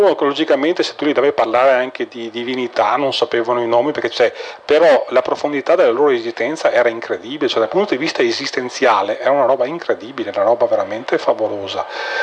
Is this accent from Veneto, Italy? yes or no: yes; Vicenza, Veneto, Italy; io vengo da Vicenza